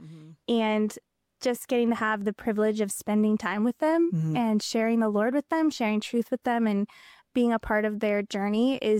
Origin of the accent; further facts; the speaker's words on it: Iowa, United States; Well, I am from Iowa. Very proud of that. No one else here is. And so I am from rural Iowa.